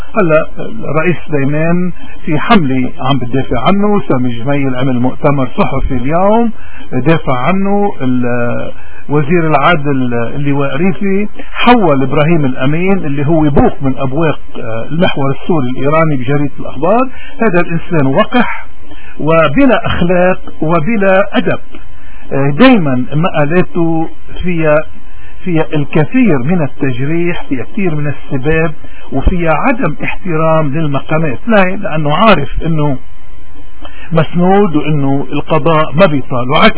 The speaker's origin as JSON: {"language": "Arabic", "country": "Lebanon", "said": "رح بيكون عندنا بلبنان 4 ملايين سوري، يعني مساوي لعدد اللبنانيين واكثر"}